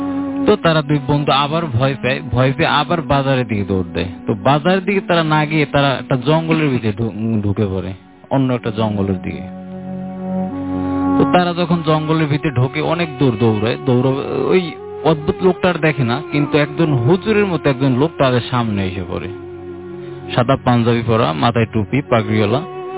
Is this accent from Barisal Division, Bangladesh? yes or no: yes; Patuakhali, Barisal Division, Bangladesh; now in Dhaka, Bangladesh; আসছি উত্তর বাড্ডা থেকে, আমার দেশে বাড়ি বরিশাল বিভাগ পটুয়াখালী জেলা।